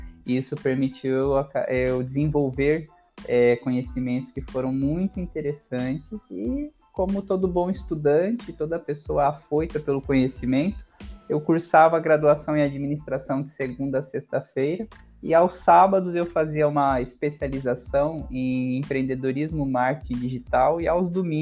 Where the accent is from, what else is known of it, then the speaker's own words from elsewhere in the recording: Londrina, Paraná, Brazil; Tenho 26 anos de idade, sou natural de Londrina, no estado do Paraná, local onde eu ainda tenho o prazer de residir